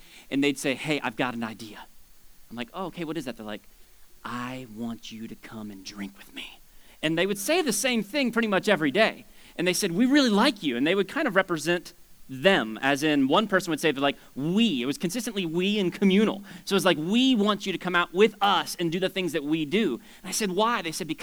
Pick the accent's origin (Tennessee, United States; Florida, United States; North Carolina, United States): Florida, United States; moved away as an adult; I grew up in South Florida. My wife and I both, we met down there and grew up down there and moved here in 2001.